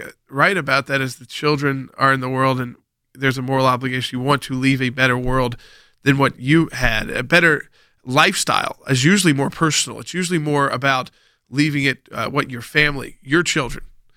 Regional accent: United States; And I'd say this, as an American, how concerned are you that we're even having to compete with this ideology in our own political process?

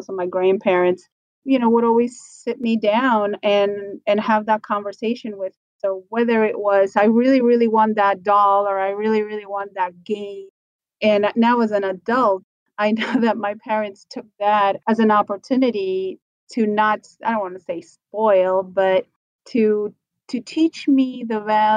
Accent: Buenos Aires, Argentina; So I was born in Argentina, from Buenos Aires originally.

